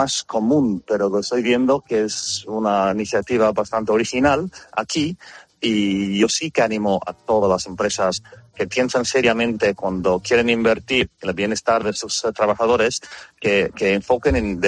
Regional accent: Australia; yo soy de origen australiano y tengo entendido que en mi país se hace bastante esas cosas.

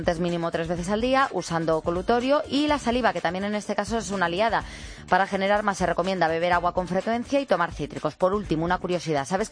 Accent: Spain; cómo somos los españoles.

